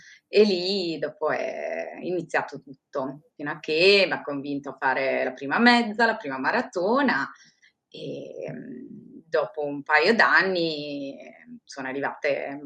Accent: Rimini, Emilia-Romagna, Italy; sono nata e cresciuta a Rimini e ho sempre vissuto a Rimini.

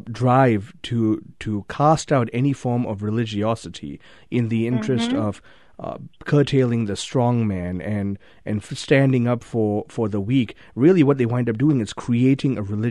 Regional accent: Malaysia; now in United States; Was Malaysian, I'm a proud American now.

